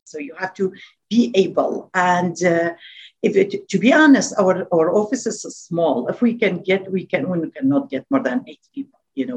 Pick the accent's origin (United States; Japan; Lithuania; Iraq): Iraq; I'm from Iraq.